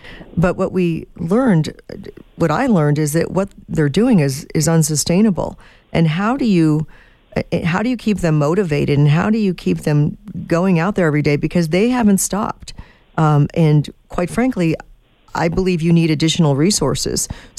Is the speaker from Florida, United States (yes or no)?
no; Illinois, United States; You know, I grew up outside of Chicago. There's tons of jokes to be told there.